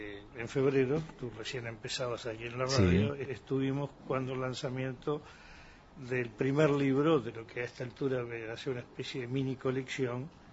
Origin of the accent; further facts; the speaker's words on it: Dolores, Soriano, Uruguay; Yo me crié, yo soy del litoral, de Dolores, en una época donde para escuchar una radio Montevideo había que tener antena en el techo, radio, AM. Yo me crié escuchando Radio Mitre, Radio Splendid, Radio Excelsior.